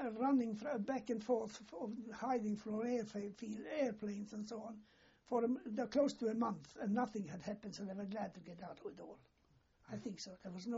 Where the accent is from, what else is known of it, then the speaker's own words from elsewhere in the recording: Ålesund, Møre og Romsdal, Norway; Then I got back to my hometown, and you know, Ålesund was what you so-called call Little Norway.